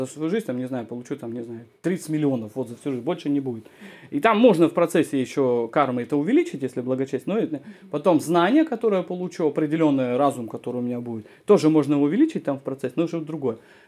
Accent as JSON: {"language": "Russian", "town": "Novokuznetsk", "region": "Kemerovo Oblast", "country": "Russia", "tie": "born there", "said": "Где он родится, например, я родился на Кузнецке, да, и мне объясняли."}